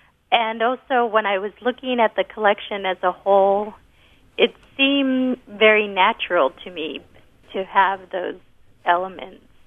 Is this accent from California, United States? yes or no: yes; Los Angeles, California, United States; They would just make fun of my pronunciation because I grew up in Los Angeles.